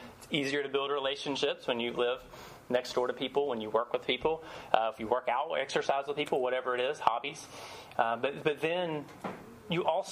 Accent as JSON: {"language": "English", "town": "Savannah", "region": "Georgia", "country": "United States", "lives_now": "San Francisco, United States", "said": "I'm not from originally from San Francisco. I'm from Savannah. And my wife Natalie and I, we came out here with the thought of going to seminary and then being sent overseas."}